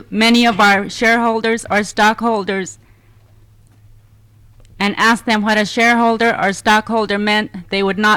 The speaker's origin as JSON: {"language": "English", "town": "Aleknagik", "region": "Alaska", "country": "United States", "said": "I'm from Aleknagik. I think a great wrong has been done to our people."}